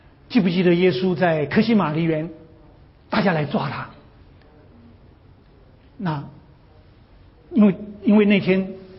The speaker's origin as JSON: {"language": "Chinese", "country": "China", "said": "我们中国人也效法了"}